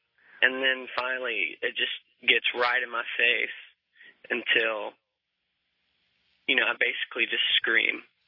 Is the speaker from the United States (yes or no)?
yes; Arkansas, United States; I'm from Arkansas